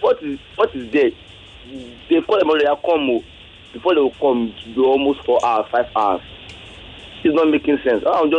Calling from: Ota, Ogun, Nigeria; I'm calling from Ota.

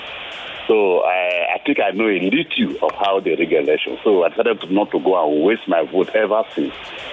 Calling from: Ayobo, Lagos, Nigeria; I'm calling you from Ayobo.

